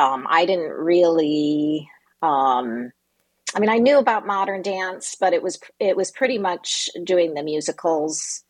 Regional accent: Michigan City, Indiana, United States; Well, I grew up in Michigan City. I'm the youngest of eight children, and we had a pretty artistic household.

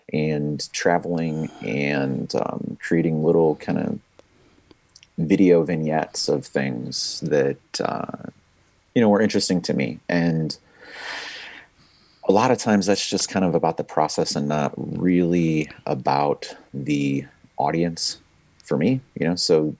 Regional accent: Chicago, Illinois, United States; So, you know, I grew up around the Chicagoland, you know, have family in other places like Pittsburgh and out on the East Coast.

